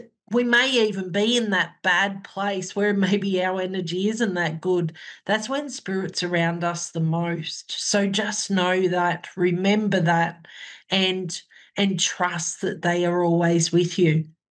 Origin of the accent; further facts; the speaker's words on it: Outback, Australia; I'm the medium from Outback Australia.